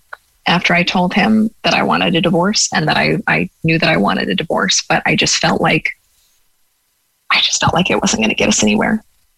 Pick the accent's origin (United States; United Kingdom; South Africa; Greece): United States; Los Angeles, California; moved away as an adult; now in Ireland; I grew up in Los Angeles. I'd never seen a cow before. And I thought farming was romantic. And then I got to West Cork